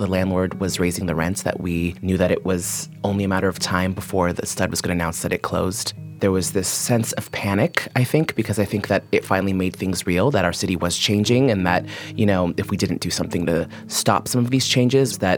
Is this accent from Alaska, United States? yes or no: no; San Francisco, California, United States; I grew up in San Francisco, and I think my earliest memory of the Stud was as a child.